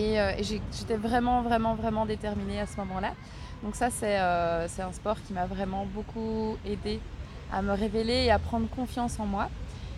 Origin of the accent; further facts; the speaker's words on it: Écaussinnes, Wallonia, Belgium; Je suis originaire d'Écossine, et ce qui n'est pas très loin en fait, hein, c'est à 10-15 minutes en voiture d'ici.